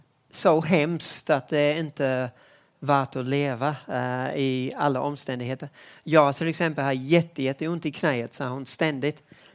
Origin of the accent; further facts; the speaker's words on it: New Zealand; Swedish is a second language; now in Sweden; mitt hemland, Nya Zeeland